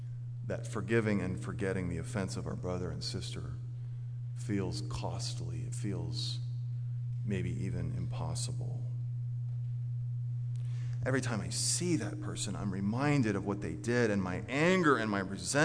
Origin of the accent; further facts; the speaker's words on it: Orlando, Florida, United States; I grew up in Orlando, Florida, so I kind of think of South Holland as around here.